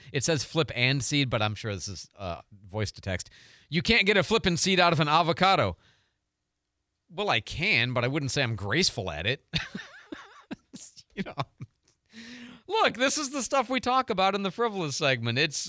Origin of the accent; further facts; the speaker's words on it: Tucson, Arizona, United States; I grew up in Tucson, so I was raised on guacamole and salsa.